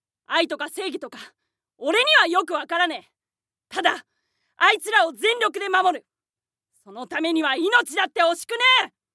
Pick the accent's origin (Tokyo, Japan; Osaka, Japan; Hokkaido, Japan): Tokyo, Japan; 東京都出身です。